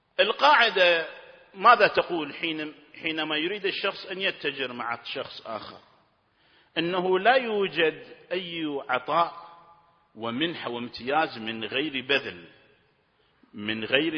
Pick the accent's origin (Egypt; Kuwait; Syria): Kuwait; على أساس أنا كويتي حالي حالك